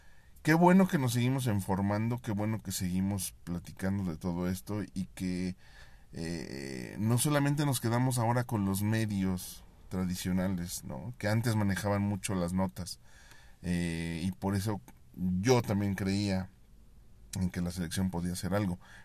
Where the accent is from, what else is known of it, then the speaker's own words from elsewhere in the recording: Mexico; o son muy buenos los mexicanos, los compatriotas